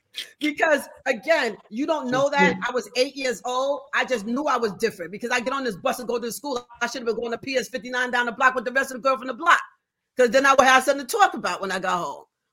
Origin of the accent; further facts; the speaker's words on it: Bronx, New York, United States; growing up in the South Bronx for me was a different era, because I was a 60s baby where the cops on the beat would walk the beat.